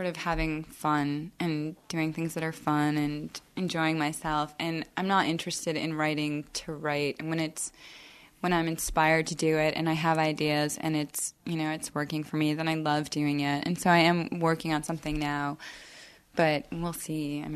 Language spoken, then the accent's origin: English; New York, United States